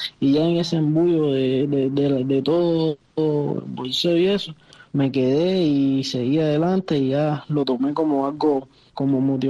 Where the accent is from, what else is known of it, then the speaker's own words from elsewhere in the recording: Cotorro, Havana, Cuba; born there; Sí, mismo, el 8 de febrero, en La Habana.